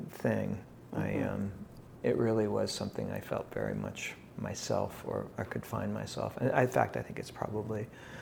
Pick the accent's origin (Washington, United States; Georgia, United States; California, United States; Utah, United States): Washington, United States; Spokane; born there; I was born in Spokane, Washington, October 16th, 1957.